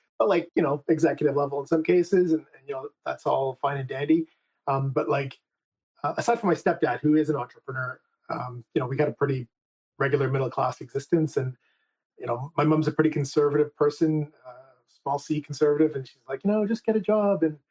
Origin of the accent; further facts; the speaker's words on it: Montreal, Quebec, Canada; We grew up in Montreal together in the same kindergarten.